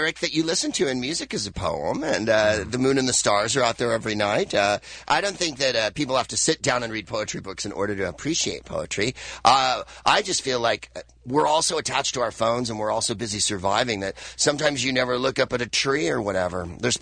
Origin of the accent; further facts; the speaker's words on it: San Francisco, California, United States; Of course, I am from San Francisco. And as we say in San Francisco, there's two things you know when you're from San Francisco.